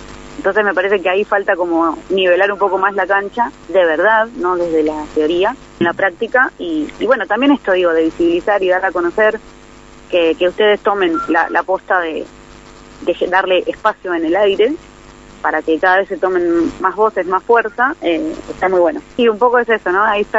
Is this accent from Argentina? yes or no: yes; Buenos Aires, Argentina; si bien soy de Buenos Aires, como bien decía Paula en la presentación, de la zona oeste